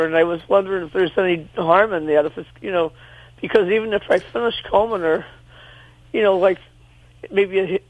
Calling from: St. Louis, Missouri, United States; St. Louis, Missouri.

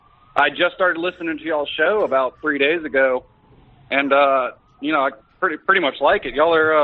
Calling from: Baton Rouge, Louisiana, United States; Oh, hey, man. … from Baton Rouge, Louisiana.

